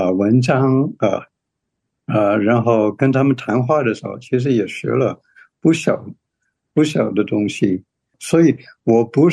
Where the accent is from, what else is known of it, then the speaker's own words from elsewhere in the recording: Hong Kong; now in United States; 其实我是在香港长大的。然后我来美国在普林斯顿念本科。